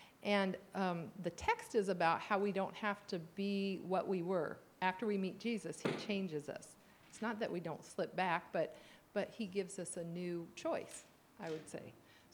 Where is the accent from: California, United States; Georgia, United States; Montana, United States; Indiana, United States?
California, United States; Okay, I was raised in Southern California. I'm sure by any standards it's a Sodom and Gomorrah today, but at the time it was a pretty decent place